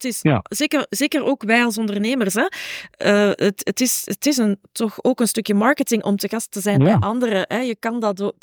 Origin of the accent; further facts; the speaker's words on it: Mechelen, Flanders, Belgium; ik ben oorspronkelijk niet van hier. Ik ben van Mechelen, dat is niet zo ver van hier. Maar ja, toch 15 kilometer of zo.